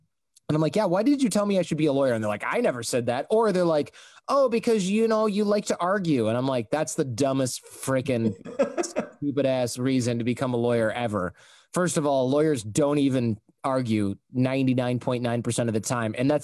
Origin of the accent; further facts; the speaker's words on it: Michigan, United States; because I grew up in Michigan